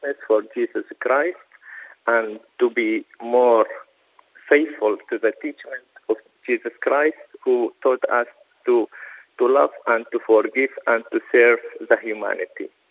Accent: Iraq; I am priest from Iraq.

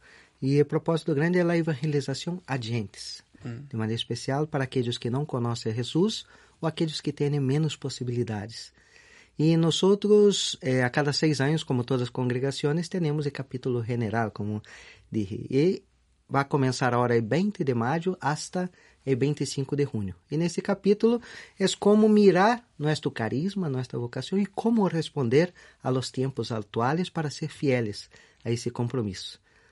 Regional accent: Rio de Janeiro, Brazil; Spanish is a second language; yo soy costeño de nacimiento, soy de Río de Janeiro. Entonces, bien lejos de mi casa

